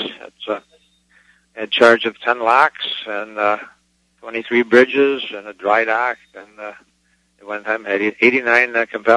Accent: New York, United States; now in Fort Myers, United States; And I'm from New York State, and I come back in the summertime to... I grew up with the New York's canal system.

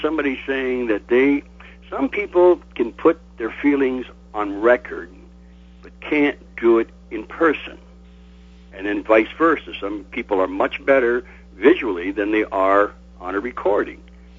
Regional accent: Alliance, Ohio, United States; also born or lived in Ithaca, New York; I was born in Ithaca, New York, and my parents moved to Ohio after my dad got out of the service. And I grew up. I graduated from Alliance High School.

